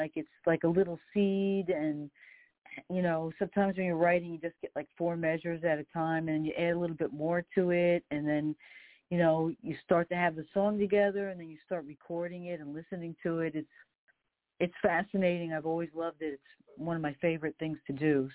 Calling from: New York, United States; I'm calling you from New York. I'm on the Queens border, about 20 minutes outside of Midtown Manhattan.

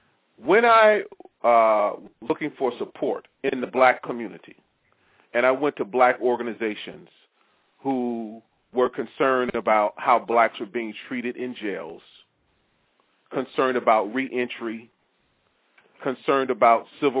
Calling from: Maryland, United States; I'm calling you from Maryland.

